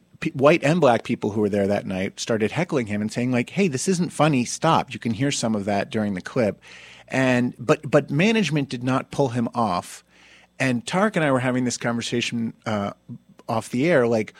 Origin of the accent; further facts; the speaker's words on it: Summit, New Jersey, United States; And the town I come from, Summit, New Jersey, lost about 40 people on 9/11.